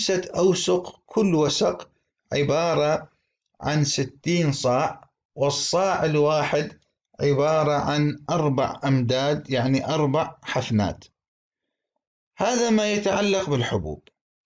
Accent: Iraq; سيما في بلدنا العراق الحنطة تساق إلى الدولة

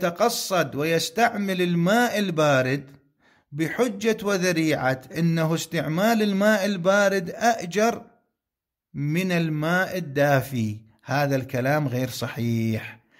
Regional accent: Iraq; وكان في بلاد حارة مثل بلدنا العراق من البلدان الحارة

